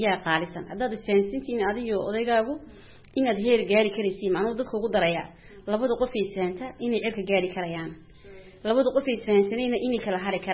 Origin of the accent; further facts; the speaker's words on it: Djibouti; reer Jabuuti baan ahay